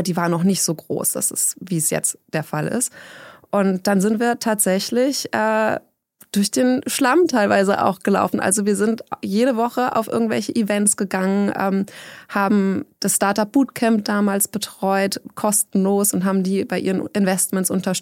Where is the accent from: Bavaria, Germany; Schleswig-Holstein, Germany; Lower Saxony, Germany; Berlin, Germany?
Berlin, Germany; born there; Also ich bin gebürtige Berlinerin, habe auch in Berlin studiert